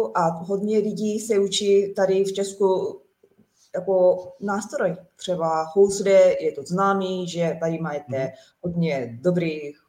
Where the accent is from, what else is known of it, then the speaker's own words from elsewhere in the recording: Japan; Czech is a second language; No, já jsem z Japonska. Jsem Japonka.